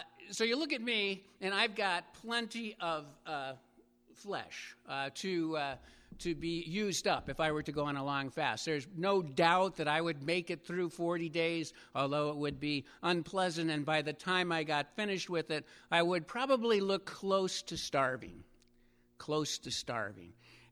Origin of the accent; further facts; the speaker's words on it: Longmeadow, Massachusetts, United States; I grew up in Long Meadow, so it was a little bit more than an hour drive up to Quabbin.